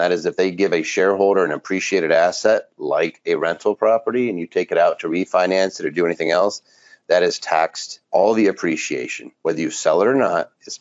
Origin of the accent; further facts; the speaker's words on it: Philadelphia, Pennsylvania, United States; I'm from Philly, you know, flying high taxes